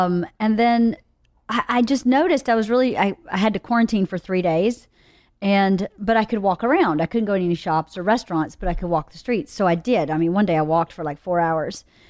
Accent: United States; I just got to this country. I'm American.

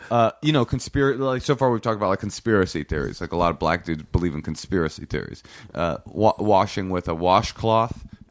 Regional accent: Oakland, California, United States; because I grew up in a black situation. You know, like I grew up in Oakland, you know, public school system.

